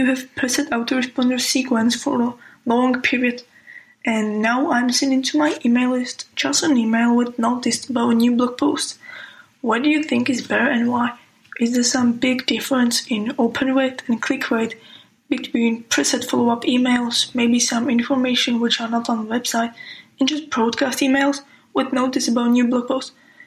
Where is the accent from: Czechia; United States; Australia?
Czechia; English is a second language; I'm from Czech Republic.